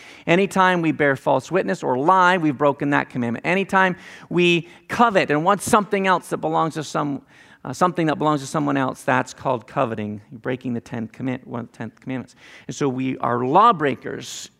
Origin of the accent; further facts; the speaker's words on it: Ontario, Canada; also born or lived in Illinois / Indianapolis / Chicago / Michigan; now in United States; all of my life I've lived in the Midwest. I grew up in Ontario, Canada, and then lived in southern Illinois, and then Indianapolis, and then Chicago, and then southwest Michigan. And now, as I said, we've been here in Ohio.